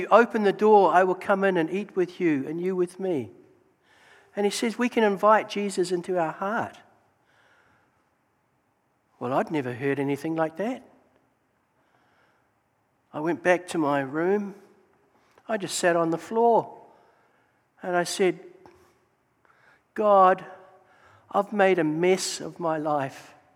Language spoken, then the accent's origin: English; Auckland, New Zealand; So this is my hometown, Auckland, and Auckland has got beautiful harbours.